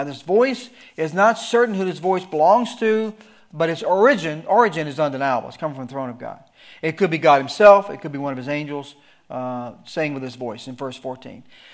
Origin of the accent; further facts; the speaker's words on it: Alabama, United States; Let's mark it down to 6 billion just for sake of math because I'm from Alabama.